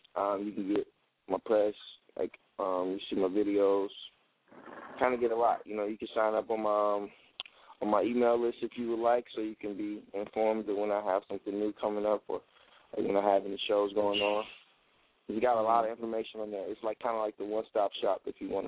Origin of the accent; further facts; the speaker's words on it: Detroit, Michigan, United States; Being that I am from Detroit, original Motown, it kind of brings.